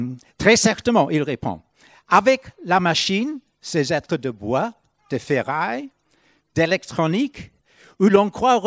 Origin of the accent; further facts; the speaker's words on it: Ireland; Mais je viens d'Irlande et comme vous savez, l'Irlande c'est une république, comme la France d'ailleurs.